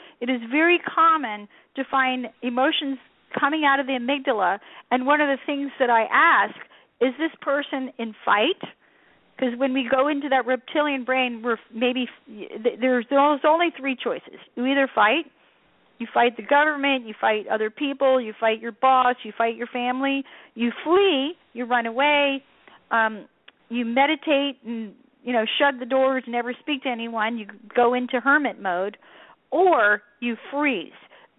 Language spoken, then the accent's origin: English; Savannah, Georgia, United States; Oh, no worries. I grew up in Savannah.